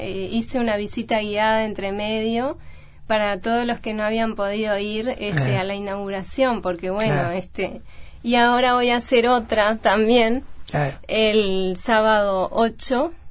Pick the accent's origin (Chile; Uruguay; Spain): Uruguay; Montevideo; born there; sobre todo los citadinos como yo, que nací en Montevideo